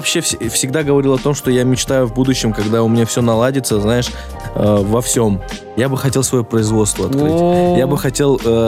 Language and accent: Russian; Uzbekistan; потому что я узбек самый настоящий.